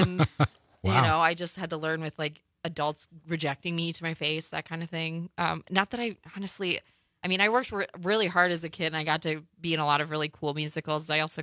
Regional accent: DeForest, Wisconsin, United States; And I did, I grew up in DeForest. So I was in like the drama club there

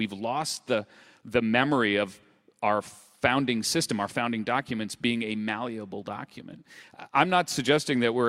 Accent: United States; You know, I'm an American. I'm a reporter who had come up here.

